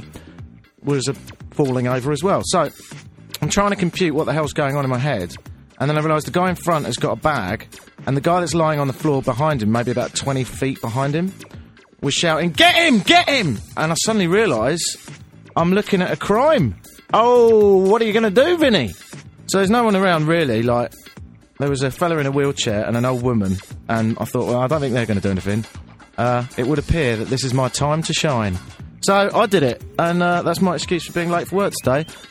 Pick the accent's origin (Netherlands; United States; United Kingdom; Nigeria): United Kingdom; England; So I'm English, right?